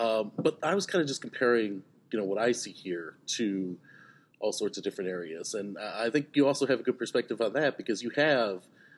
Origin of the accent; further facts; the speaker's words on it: Hudson, New York, United States; like I say, I grew up here. I mean, I grew up in Hudson, so it's, you know, half an hour south of the city itself.